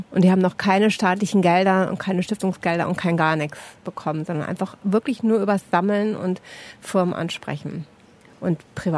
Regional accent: Northern Germany, Germany; Ich komme aus einer Seefahrerfamilie, die mögen den Horizont. Ich komme aus Norddeutschland, da sind so weite Ebenen und weite Horizonte.

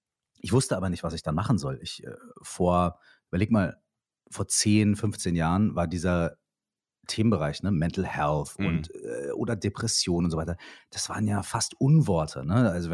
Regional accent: Minden, North Rhine-Westphalia, Germany; Ich komme aus Minden, das ist eine relativ, sagen wir mal, es ist natürlich die coolste Stadt der Welt

